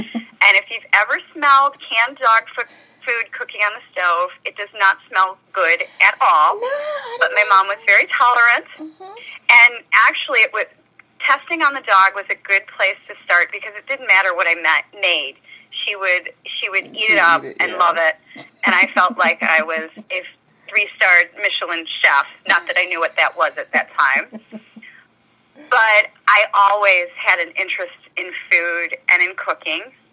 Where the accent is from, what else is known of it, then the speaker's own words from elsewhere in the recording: Illinois, United States; The next couple stores expanded in the Midwest, and I grew up in the Chicago suburbs.